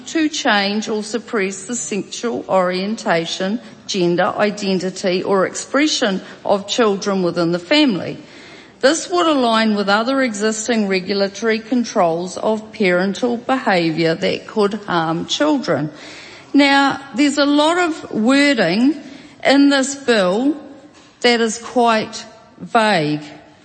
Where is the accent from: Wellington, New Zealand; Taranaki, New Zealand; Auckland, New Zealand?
Taranaki, New Zealand; and look, we're both from Taranaki.